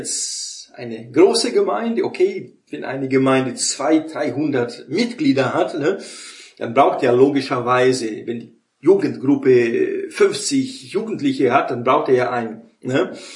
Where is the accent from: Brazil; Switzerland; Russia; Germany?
Brazil; Wie man so in Brasilien, wo ich aufgewachsen bin, da in den Bergen, hat mein Vater mir das Fahren beigebracht, als ich 12 war.